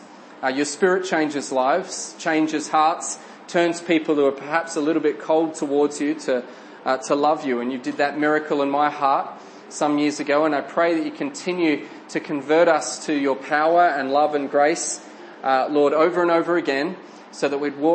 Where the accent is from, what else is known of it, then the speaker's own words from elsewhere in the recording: Adelaide, South Australia, Australia; for Adelaide, where I'm from Australia